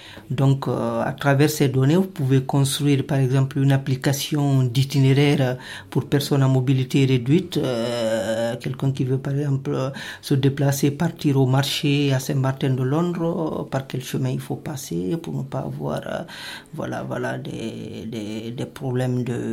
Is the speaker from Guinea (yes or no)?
yes; Guinea; moi je suis d'origine de la Guinée donc et mon pays était touché par Ebola.